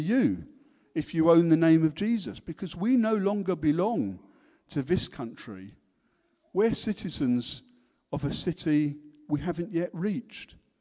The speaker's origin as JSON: {"language": "English", "country": "United Kingdom", "said": "She just wants you to know that I'm a British subject, I'm one of her people"}